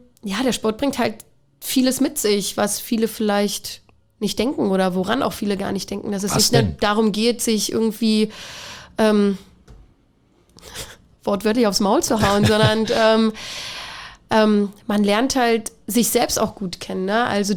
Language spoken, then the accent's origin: German; Cottbus, Brandenburg, Germany; moved away as an adult; Ja, ich bin auch mal weggegangen. Also nach dem Abi.